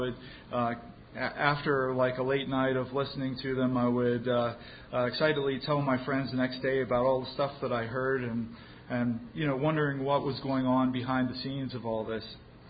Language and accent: English; Pennsylvania, United States; but the signals weren't too good because I'm from Western Pennsylvania, and the signal from the very tip of Maine wasn't great into Western PA.